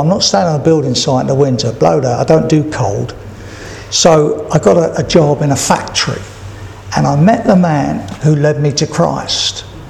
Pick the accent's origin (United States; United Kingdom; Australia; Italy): United Kingdom; Brixton, London; because I was born and bred in Brixton, and I'm proud of that.